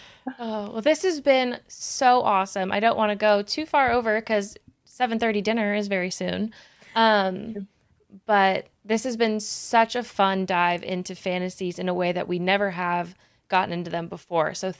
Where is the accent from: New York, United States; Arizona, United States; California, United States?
California, United States; And I'm from the Bay Area, so, you know, if I'm ever around, I'll just pop on by.